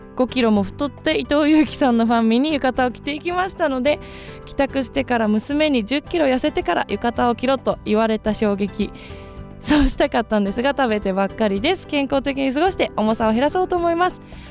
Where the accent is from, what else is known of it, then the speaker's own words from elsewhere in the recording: Sugadaira, Nagano, Japan; 私の地元はですね長野県の菅平高原というスキー場が近い、本当に周り山に囲まれた場所なんですけど、